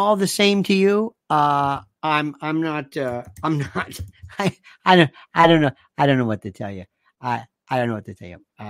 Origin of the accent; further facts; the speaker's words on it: Florida, United States; growing up in the South, growing up in Florida, if we went to a barbecue place and there were no black folks, we'd say, no, thank you.